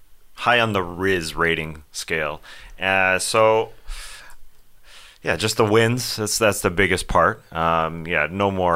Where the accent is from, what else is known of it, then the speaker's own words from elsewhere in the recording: Canada; But as a Canadian